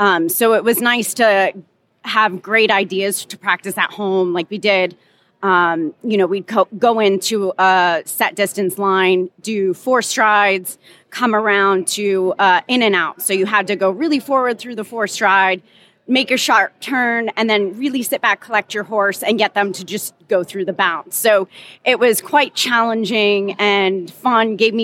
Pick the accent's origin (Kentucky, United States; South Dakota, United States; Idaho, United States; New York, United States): Kentucky, United States; Paris; So I'm from Paris, Kentucky.